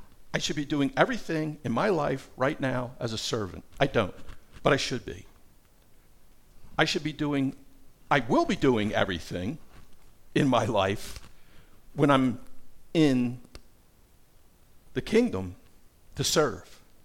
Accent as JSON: {"language": "English", "town": "Yardley", "region": "Pennsylvania", "country": "United States", "said": "I came from Yardley, Pennsylvania, a little town about half hour, 40 minutes above Philadelphia. And we lived along the Delaware River."}